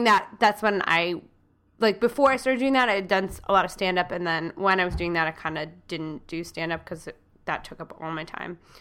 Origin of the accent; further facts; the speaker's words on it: Pennsylvania, United States; Northwestern. So it's near Erie, and it's kind of like on the New York border.